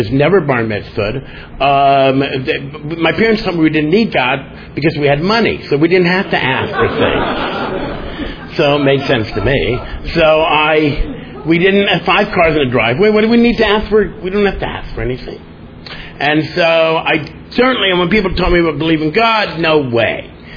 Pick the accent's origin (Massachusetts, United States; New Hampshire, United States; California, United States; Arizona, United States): California, United States; Beverly Hills; I grew up in Beverly Hills, north of Sunset.